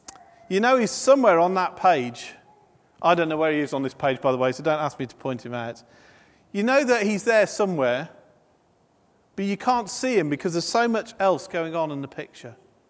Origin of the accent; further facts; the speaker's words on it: United Kingdom; But being very British, you don't ask someone, do you?